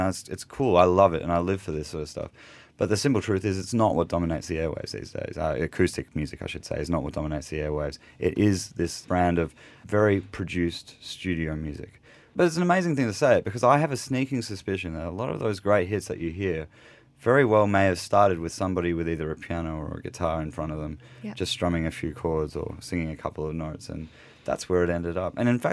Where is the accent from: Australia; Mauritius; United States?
Australia; I'm from Australia, and I had toured a bit in Australia.